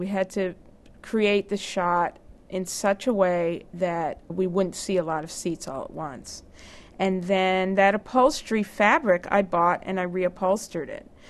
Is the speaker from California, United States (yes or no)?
yes; South Pasadena, California, United States; I think I found it in my hometown of South Pasadena.